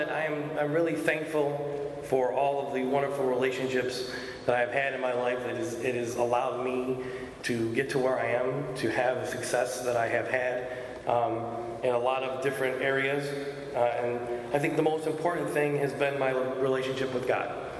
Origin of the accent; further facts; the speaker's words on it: Sterling Heights, Michigan, United States; born there; I was born in Sterling Heights.